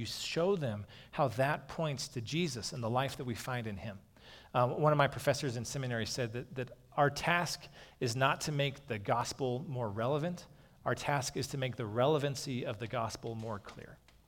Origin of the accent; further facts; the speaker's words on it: Peyton, Colorado, United States; So like I grew up in Peyton, it'd be like if someone said, hey, the Messiah, I found him, he came from Calhan.